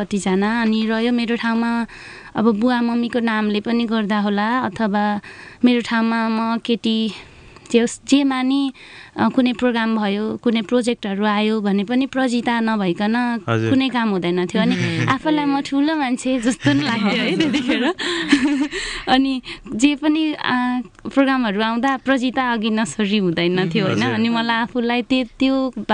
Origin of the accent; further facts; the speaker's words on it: Koshi Province, Nepal; born there; also born or lived in Biratnagar; म सुनसरीमा जन्मेको हुँ होइन तर म घरभन्दा विराटनगर भन्छु किनभने मेरो दाजुभाउजू विराटनगरै घर छ बस्नुहुन्छ तर पुरानो घर चाहिँ मेरो सुनसरीमै छ